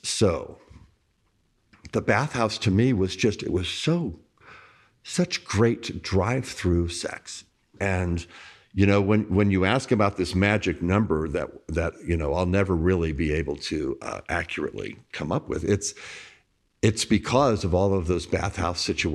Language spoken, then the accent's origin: English; Bossier City, Louisiana, United States; now in New Orleans, United States; I was a young gay kid growing up in Bossier City, Louisiana, desperately wanting to sort it out, to be accepted, to find my tribe that thought that all of this was okay.